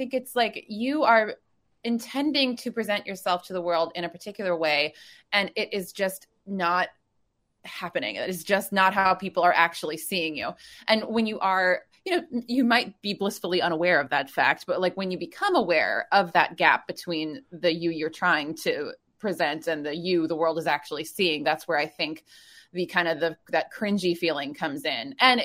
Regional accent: Wisconsin, United States; I'm originally from Wisconsin, but then we moved around a lot

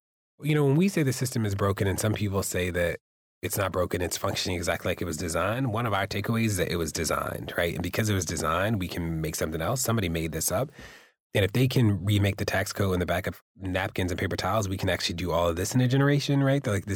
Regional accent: Baltimore, Maryland, United States; I grew up in Baltimore.

